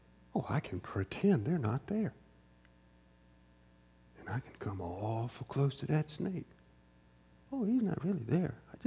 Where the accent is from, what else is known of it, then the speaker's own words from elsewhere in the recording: the South, United States; So I grew up in the South. I grew up in the South, and there's snakes all over the place.